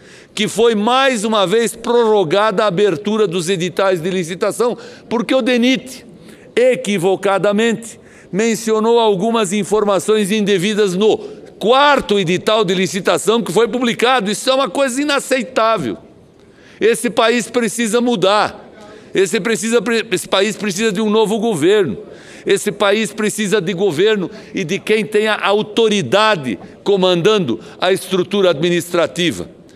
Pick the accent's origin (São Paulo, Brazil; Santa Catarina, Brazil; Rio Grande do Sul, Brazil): Santa Catarina, Brazil; Blumenau; born there; é a cidade de Blumenau, onde eu nasci